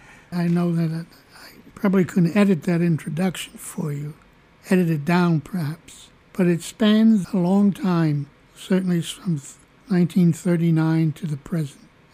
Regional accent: New York City, New York, United States; also born or lived in Ellenville; And my family moved to the Lower East Side, and I was brought up on the Lower East Side, then on the South Bronx.

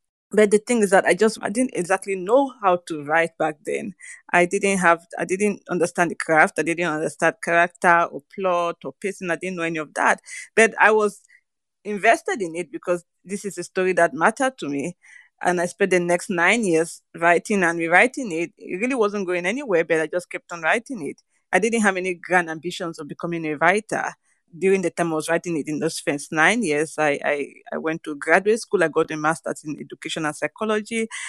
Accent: Limbe, Southwest Region, Cameroon; I also grew up in a town. My hometown of Limbe had oil, much like this village of Kasawa.

